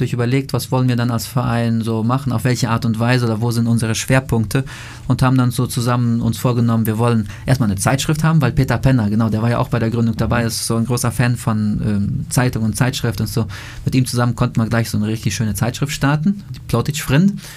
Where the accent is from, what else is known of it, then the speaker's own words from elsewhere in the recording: Omsk Oblast, Russia; Ich komme aus der Nähe von Omsk